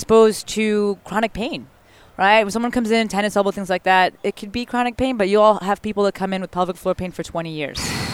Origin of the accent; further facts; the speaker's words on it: New Jersey, United States; I'm from Jersey originally, and then I went to undergrad in D.C., and then I went to PT school in NYU.